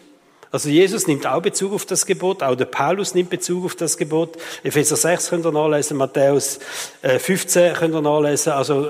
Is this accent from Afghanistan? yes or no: no; Switzerland; Als Schweizer mit der Stimmberechtigung.